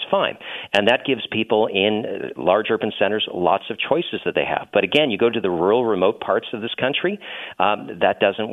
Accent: British Columbia, Canada; I'm from British Columbia

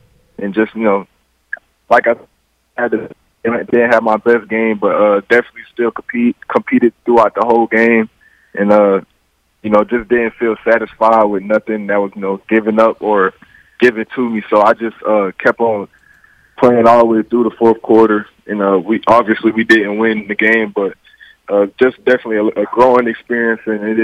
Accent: Atlanta, Georgia, United States; I didn't follow them, but I'm saying, like, I'm from Atlanta, so, you know, they come on every day on TV.

